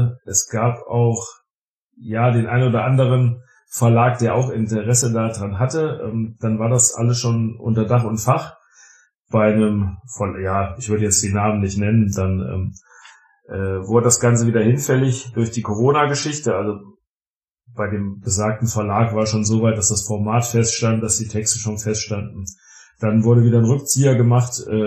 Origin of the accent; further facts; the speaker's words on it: Rotenburg an der Fulda, Hesse, Germany; born there; ich aus dem ehemaligen Zonenrandgebiet, aber bin jetzt kein Thüringer oder ähnliches. Ich bin 42 Jahre alt, in Hessen geboren, in Rotenburg an der Fulda. Das kennt man durch den Kannibalen.